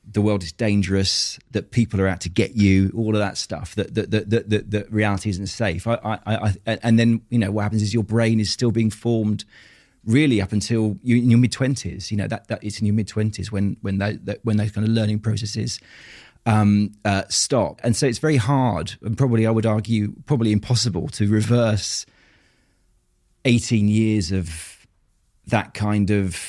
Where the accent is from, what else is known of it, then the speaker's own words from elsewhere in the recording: Tunbridge Wells, South East England, United Kingdom; I was brought up in Tunbridge Wells in Kent. Middle-class family, very Catholic. It was quite a Victorian, strict, superstitious, religious upbringing.